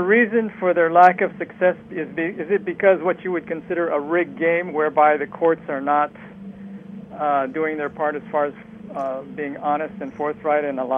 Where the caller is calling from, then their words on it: California, United States; Hi, this is … in California.